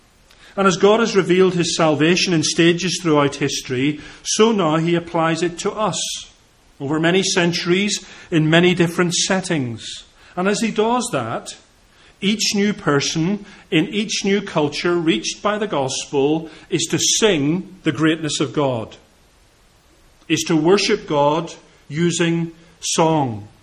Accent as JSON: {"language": "English", "region": "England", "country": "United Kingdom", "said": "I'm not suggesting we all need to dance, okay? I know we're English and things like that."}